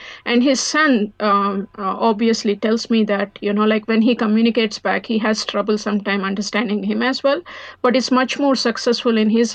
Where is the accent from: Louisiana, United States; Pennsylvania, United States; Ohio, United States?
Pennsylvania, United States; Philadelphia; So I'm from Philadelphia.